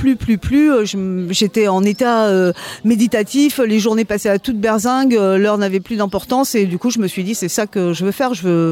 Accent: Grand Est, France; Alors, moi, physiquement, je viens de Lorraine.

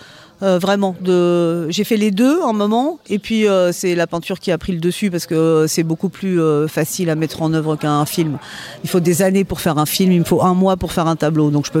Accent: Grand Est, France; Alors, moi, physiquement, je viens de Lorraine.

